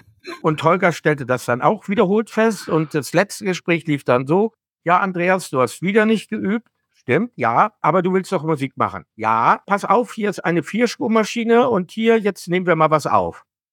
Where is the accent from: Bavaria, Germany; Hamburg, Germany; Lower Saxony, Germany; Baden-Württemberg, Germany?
Hamburg, Germany; Nein, also ich komme aus Hamburg.